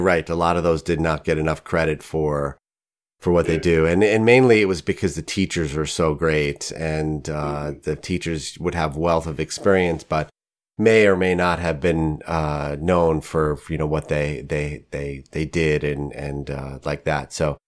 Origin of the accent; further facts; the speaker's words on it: New York, United States; Listen, as a New Yorker, I completely understand the Philly dynamic.